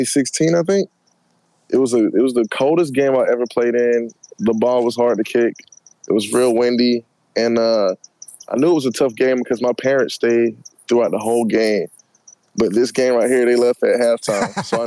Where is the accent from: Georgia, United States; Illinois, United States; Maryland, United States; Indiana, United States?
Georgia, United States; I got to go for the home team because I'm from Georgia